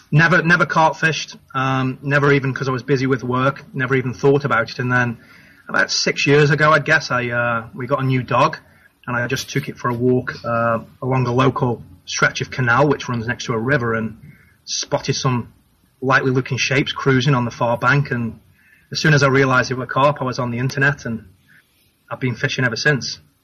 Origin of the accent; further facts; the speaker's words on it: Stoke-on-Trent, West Midlands, United Kingdom; moved away as an adult; now in United States; Yeah, unfortunately, I'm from Stoke-on-Trent. Yeah, I kind of came over here 15, 16 years ago in the summer to coach soccer or football, as you know it.